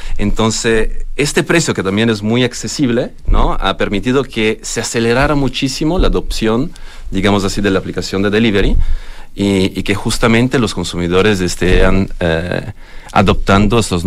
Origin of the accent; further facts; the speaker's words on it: Italy; Spanish is a second language; now in Chile; Soy italiano.